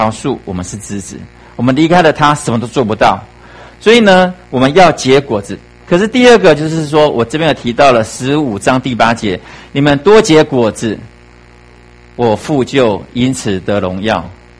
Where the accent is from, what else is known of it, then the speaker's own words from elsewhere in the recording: Kaohsiung, Taiwan; 我是家里的老幺，我们家在高雄，我是南部长大的孩子哦。